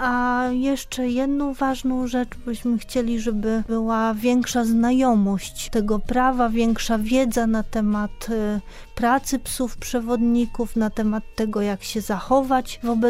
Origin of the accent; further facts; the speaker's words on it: Radom, Masovian Voivodeship, Poland; now in Warsaw, Poland; A jak dostałam Brysia, przyjechałam do Warszawy z Radomia, przeprowadziłam się, daję sobie radę w Warszawie.